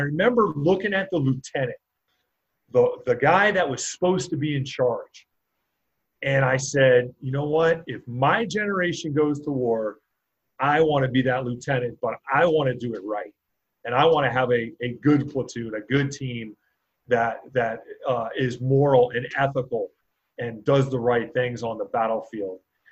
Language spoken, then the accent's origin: English; New Haven, Connecticut, United States; Yeah, I grew up in New Haven, Connecticut. My parents were musicians. I grew up in a musical family, not in a real military family.